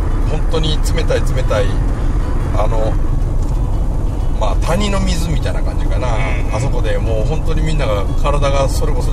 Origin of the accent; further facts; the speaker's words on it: Osugidani, Mie, Japan; 生まれ育った大杉谷でですね